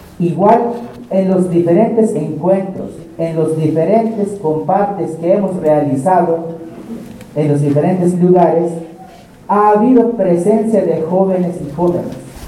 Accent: Chiapas, Mexico; vengo del Caracol 2 de Ventic, zona altos de Chiapas

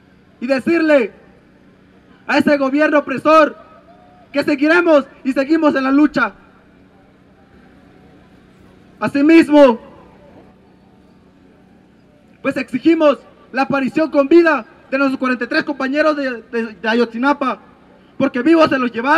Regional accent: Mexico; Es hora que como pueblo mexicano levantemos la voz.

